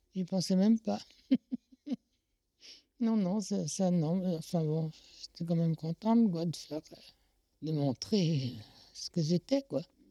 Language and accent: French; France; Je suis née en 1933, de parents polonais. Moi, je suis française, hein, je ne me vois pas du tout autrement, mais enfin bon, mes parents étaient polonais tous les deux.